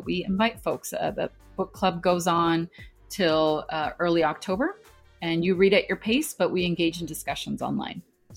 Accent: California, United States; so I'm Mexican American, if folks didn't already know this, born and raised in California, daughter of Mexican immigrants, whom I love.

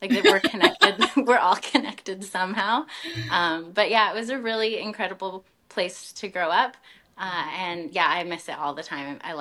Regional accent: Banff, Alberta, Canada; now in Calgary, Canada; I currently live in Calgary, Alberta. I grew up in Banff, and so living in a city is like a whole new thing for me, but I'm really enjoying it so far.

